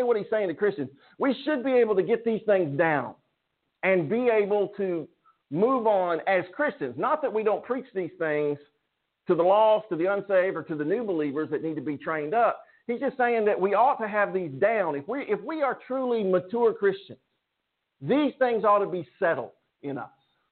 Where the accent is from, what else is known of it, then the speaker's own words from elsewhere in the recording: United Kingdom; You see, I'm British. It is what we do.